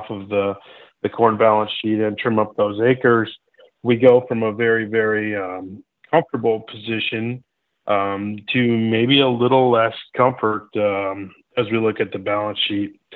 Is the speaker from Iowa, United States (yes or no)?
yes; Iowa, United States; You know, I'm from Northwest Iowa.